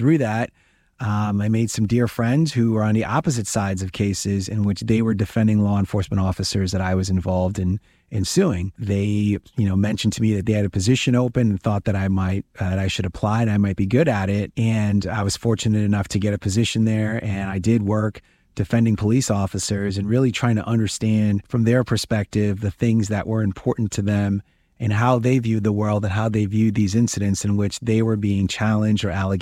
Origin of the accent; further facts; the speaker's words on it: Bronx, New York, United States; I'm a kid from the Bronx who played a sport that, you know, I was fortunate enough to use to get into schools.